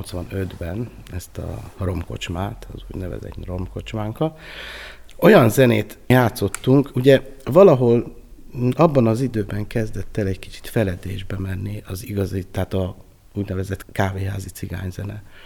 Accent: Hungary; Hát azért én magyar vagyok mindenféleképpen

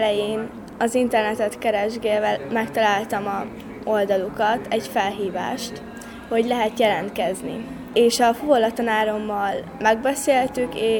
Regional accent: Püspökadány, Hajdú-Bihar, Hungary; Hajdú-Bihar megyei vagyok, és Püspökadányból jöttem.

